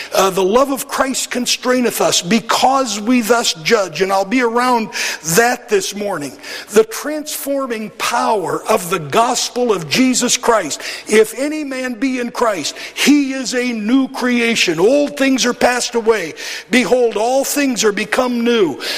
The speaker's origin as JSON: {"language": "English", "town": "Huntsville", "region": "Alabama", "country": "United States", "said": "If I'm away from Huntsville, and someone asks me, did ask me before 2009, \"Where are you from?\" We said, \"From the Decatur, Huntsville, Alabama area.\""}